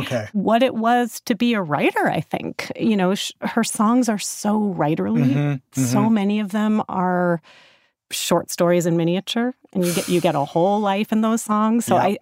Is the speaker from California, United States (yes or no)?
no; New York City, New York, United States; I mean, I grew up in New York City, but, you know, in a kind of strong... Jewish community.